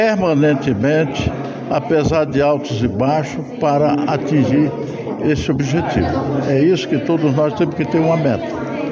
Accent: Northeast Region, Brazil; moved away; eu que vim do Nordeste há quase 60 anos atrás, aqui eu encontro amigos, parceiros, companheiros, e isso daqui me faz esquecer até que eu sou nordestino.

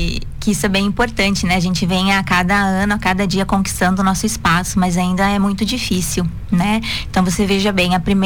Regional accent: Xaxim, Santa Catarina, Brazil; eu nasci aqui em Xaxim, né? Então, me criei no interior até meus 21 anos. Aí depois a gente veio, que a gente chama pra cidade, né?

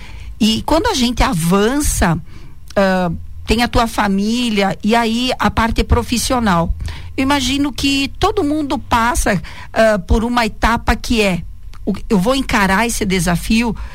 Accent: Seara, Santa Catarina, Brazil; como eu sou natural de Seara, então iniciei na o que hoje chamamos a JBS.

